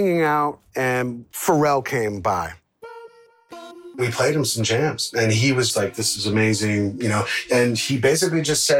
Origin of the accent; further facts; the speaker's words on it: New York City, New York, United States; I come from New York City, so one of the biggest events, you know, psychically and literally in New York City over the past 10 years was the murder of Eric Garner